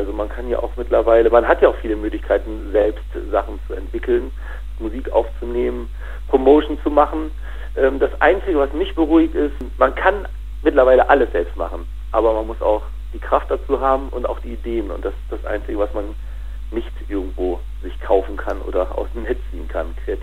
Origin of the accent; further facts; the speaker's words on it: Hannover, Lower Saxony, Germany; Ich komme ja aus Hannover und habe hier auf den umliegenden Dörfern viele Freunde